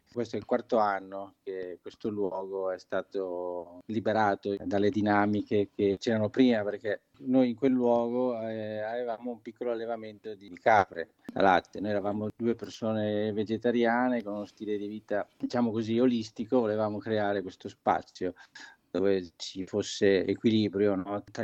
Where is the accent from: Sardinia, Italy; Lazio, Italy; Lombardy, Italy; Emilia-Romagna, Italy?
Lombardy, Italy; Milan; moved away as an adult; provincia di Pordenone, Friuli, confine Veneto. Anche se io sono milanese di origine, però avevo i nonni qui. Quindi dal 2008 sono scappato da Milano.